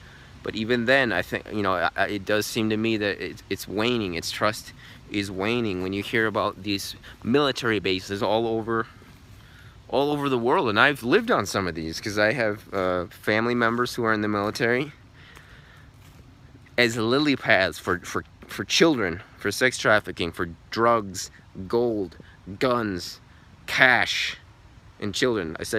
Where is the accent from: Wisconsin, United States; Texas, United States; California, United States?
Wisconsin, United States; I'm from Wisconsin, by the way. … I'm 25, so I'm somewhat of a young buck still here.